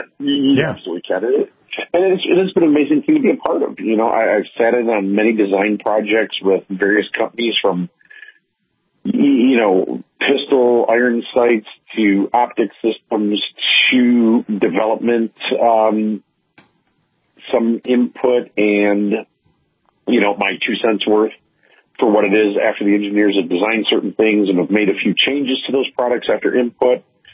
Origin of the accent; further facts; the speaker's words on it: Michigan, United States; I never heard it either, but I'm from Michigan.